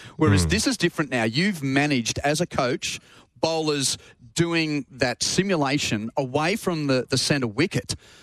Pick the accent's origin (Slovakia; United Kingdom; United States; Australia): Australia; we're still probably, as an Australian collective following, a little nervous